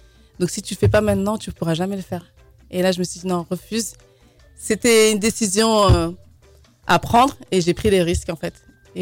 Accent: Mantes-la-Jolie, Île-de-France, France; Moi, j'ai grandi en France.

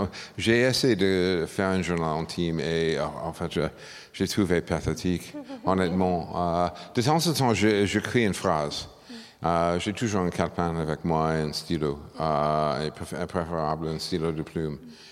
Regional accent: United States; French is a second language; je suis un Américain né au milieu de la guerre froide, voire de l'autre côté.

